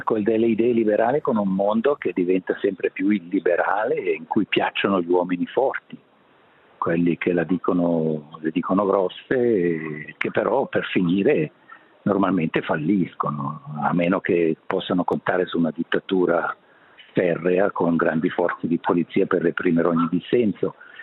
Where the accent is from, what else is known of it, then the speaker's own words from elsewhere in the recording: Eastern Switzerland, Switzerland; Il fatto che vengo dalla Svizzera orientale non ha una importanza.